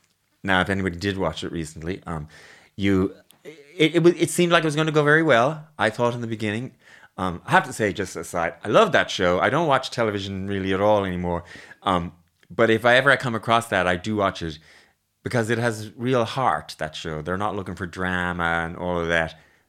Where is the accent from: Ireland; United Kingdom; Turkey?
Ireland; But in practice, I'm too Irish, maybe.